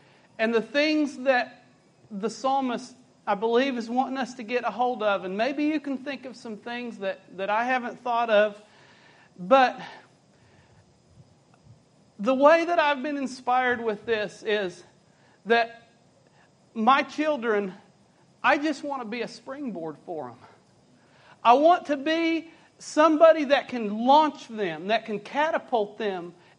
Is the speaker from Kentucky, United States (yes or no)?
yes; Kentucky, United States; I'm from Kentucky, and I'm greatly in need of the Lord this afternoon.